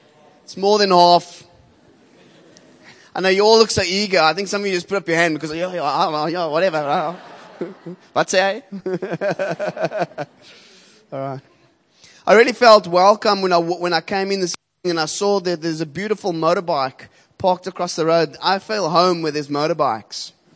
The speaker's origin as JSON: {"language": "English", "town": "Cape Town", "region": "Western Cape", "country": "South Africa", "said": "I'm from Shofar, Cape Town, City Bowl."}